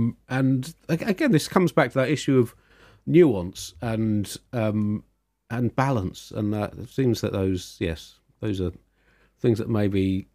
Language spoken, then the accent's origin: English; Tunbridge Wells, South East England, United Kingdom; there's a prominent broadsheet newspaper in this country that I grew up with living in Tunbridge Wells.